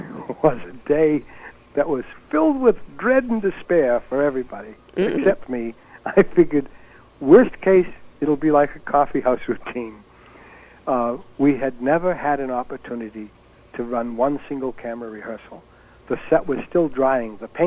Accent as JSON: {"language": "English", "country": "United States", "said": "unknown to me, being an American, we started the show, and the fireworks began from the city of Oxford nearby."}